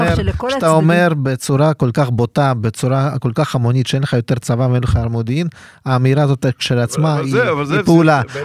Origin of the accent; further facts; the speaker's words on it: Russia; now in Israel; אני הגעתי מרוסיה